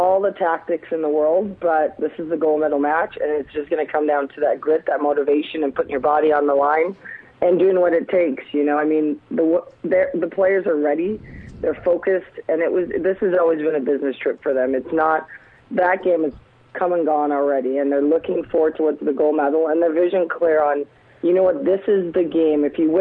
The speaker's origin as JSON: {"language": "English", "country": "Canada", "said": "I'm just a fan and I'm Canadian."}